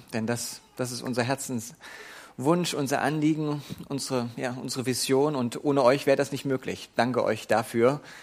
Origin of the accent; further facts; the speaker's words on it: Thuringia, Germany; komme aus Thüringen, mein Heimatdorf, wo ich herkomme, das hat 112 Einwohner, 111, ich bin nicht mehr da. 800 Meter über